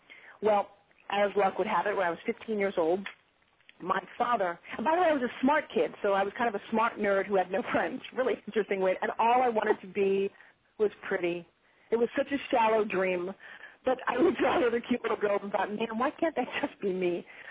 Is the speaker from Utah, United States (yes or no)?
no; New York, United States; I was talking like this because I came from New York.